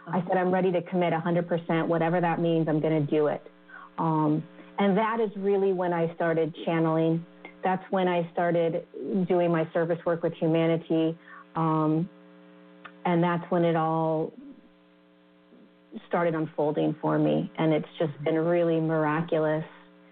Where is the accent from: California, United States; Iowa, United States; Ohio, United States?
California, United States; born there; Yeah, so I was born in California.